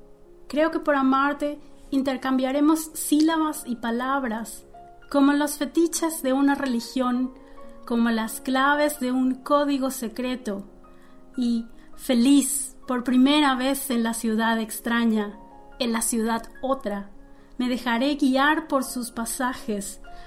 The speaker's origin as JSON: {"language": "Spanish", "region": "Asunción", "country": "Paraguay", "said": "de Asunción, Paraguay"}